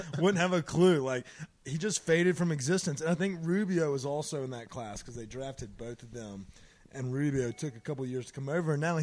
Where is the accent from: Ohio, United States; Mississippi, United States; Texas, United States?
Mississippi, United States; Mississippi, my home state, neighbor to yours, you probably know it fairly well.